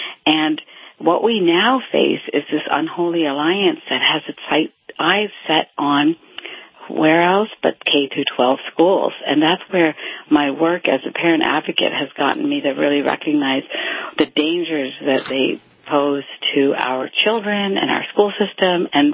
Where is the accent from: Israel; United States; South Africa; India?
India; Well, I'm from India